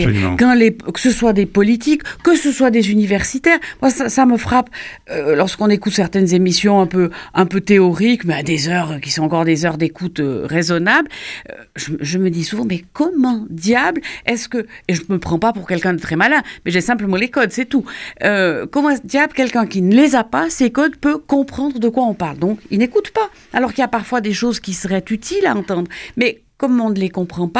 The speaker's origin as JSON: {"language": "French", "country": "Switzerland", "said": "c'est lié à mon pays d'origine, la Suisse"}